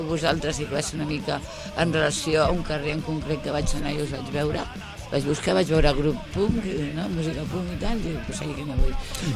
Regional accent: Barcelona, Catalonia, Spain; els que som de prop de Sants

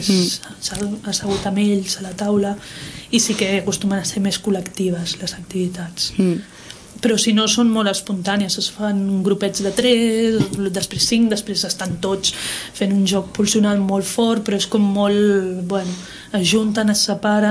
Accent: Tarragona, Catalonia, Spain; Es va m'adonar després, jo sóc de Tarragona.

